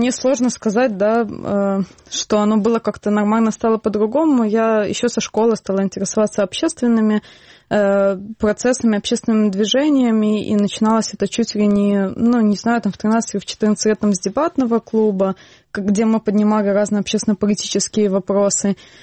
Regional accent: Brest, Brest Region, Belarus; moved away as an adult; also born or lived in Minsk, Belarus; И потом я стала учить международное право и переехала в Минск. Сама я родилась и жила в Бресте до этого.

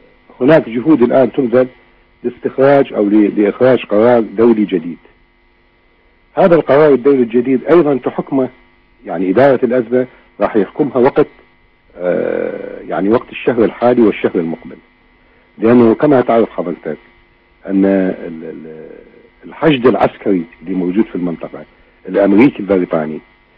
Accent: Iraq; بالنسبة لنا كعراقيين، وهذا من خلال تجربة 35 سنة الماضية

